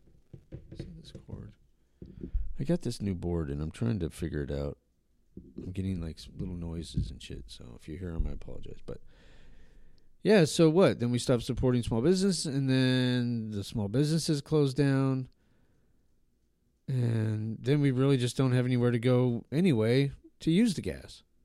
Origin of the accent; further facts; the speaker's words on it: Albuquerque, New Mexico, United States; We actually, I grew up in Albuquerque, so there was the Octopus Car Wash, which is actually featured in Breaking Bad.